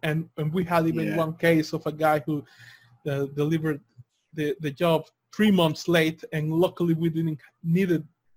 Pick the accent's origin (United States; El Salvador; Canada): El Salvador; We're from the outside the U.S. We are from El Salvador